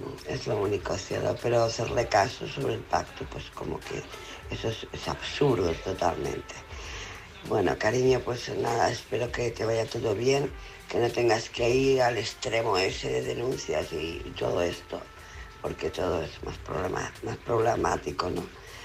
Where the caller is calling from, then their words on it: Barcelona, Catalonia, Spain; de Barcelona.